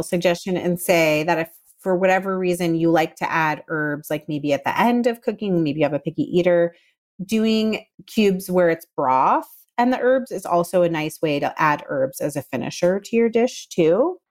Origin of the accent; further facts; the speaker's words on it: Southern United States, United States; I would not be a good Southerner? Did I even count as a Southerner? If I didn't say also pickled okra.